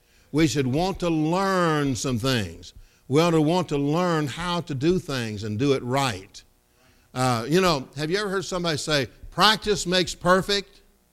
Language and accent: English; Kentucky, United States; That's what you get from growing up in Kentucky, okay?